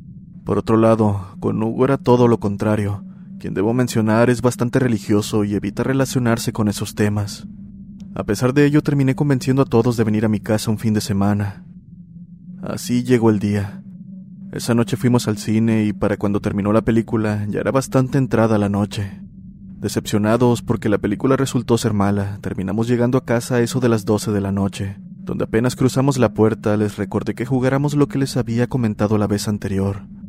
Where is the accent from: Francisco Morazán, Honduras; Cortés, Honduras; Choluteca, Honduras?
Francisco Morazán, Honduras; Tegucigalpa; Un gusto, soy de Tegucigalpa.